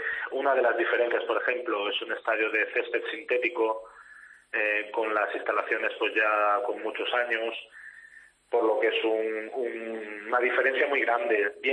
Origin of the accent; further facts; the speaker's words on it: Murcia, Region of Murcia, Spain; mi primer contrato profesional lo firmé con el equipo de mi tierra, con el Murcia.